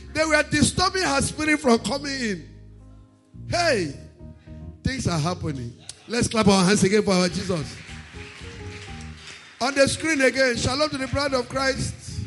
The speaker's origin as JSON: {"language": "English", "town": "Enugu", "region": "Enugu State", "country": "Nigeria", "said": "from Enugu."}